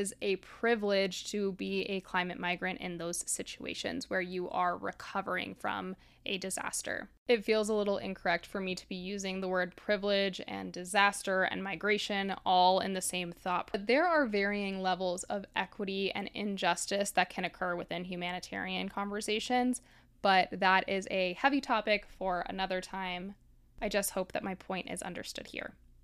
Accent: Miami, Florida, United States; I've shared before, I grew up in Miami

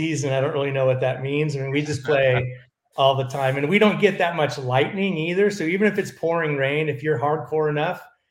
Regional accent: California, United States; moved away; also born or lived in Dallas, United States; You know, I grew up in California since I was 2, and I moved to Dallas.

